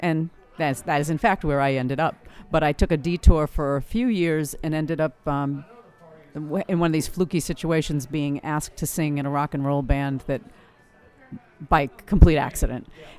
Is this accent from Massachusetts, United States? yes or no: yes; Boston, Massachusetts, United States; now in Portland, United States; I'm from Boston originally.